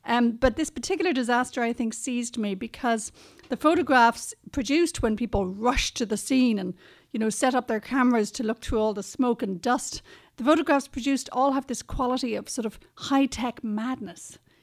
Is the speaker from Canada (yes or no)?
no; Munster, Ireland; We're all from Kerry.